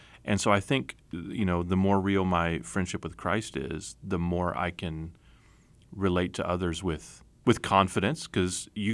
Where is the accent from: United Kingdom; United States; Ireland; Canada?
United States; Texas; And I'm from Texas originally.